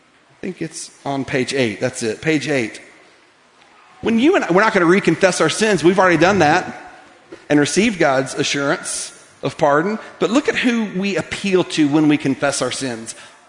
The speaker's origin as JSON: {"language": "English", "town": "Lookout Mountain", "region": "Tennessee", "country": "United States", "tie": "born or raised there", "said": "I grew up on Lookout Mountain on the West Brow, and a lot of times people jumped off of Sunset Rock on their hang gliders"}